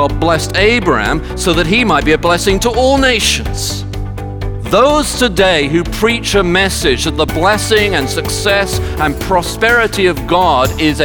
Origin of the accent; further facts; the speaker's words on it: United Kingdom; because I'm British and I won't